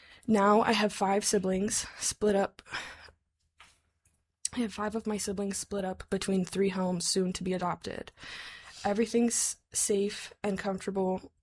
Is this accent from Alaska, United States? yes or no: yes; Anchorage, Alaska, United States; from Anchorage, and I'm in support of House Bill 157.